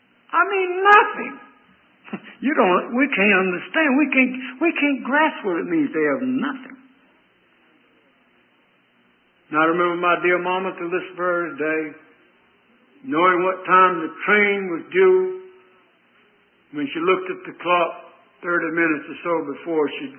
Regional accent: North Carolina, United States; So I grew up on the Cotton Mill Hill adjacent to the railroad yard where the cars shifted and where the trains came down and then turned back up and go out and all that sort of thing.

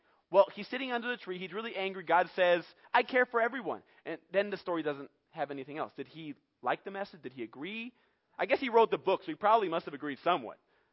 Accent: Bolivia; because I'm from a Latin culture. I'm American and Bolivian. I was born and raised in Bolivia.

